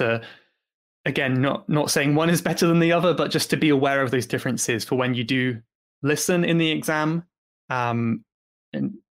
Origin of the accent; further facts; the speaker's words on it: United Kingdom; accent: British; maybe like my accent isn't totally British. Like, say if I spent some time in America, I might have some things from America that I picked up